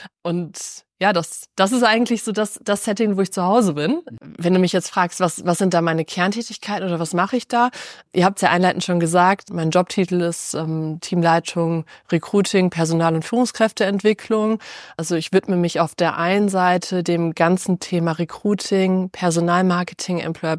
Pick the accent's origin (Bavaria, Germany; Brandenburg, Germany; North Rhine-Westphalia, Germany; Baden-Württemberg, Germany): North Rhine-Westphalia, Germany; Versmold; also born or lived in Warendorf; Geboren bin ich in Warndorf, aufgewachsen in Versmold im Kreis Gütersloh.